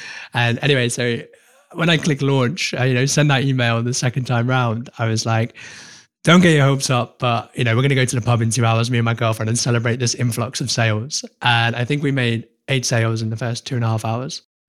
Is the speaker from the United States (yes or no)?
no; United Kingdom; Well, I'm British, so it's the royal we.